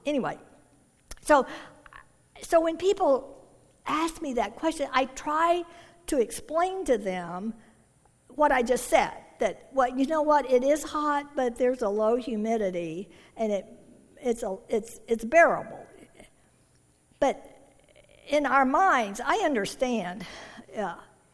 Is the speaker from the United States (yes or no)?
yes; Houston, Texas, United States; now in Tucson, United States; And so I grew up in Houston, Texas, where it's very humid.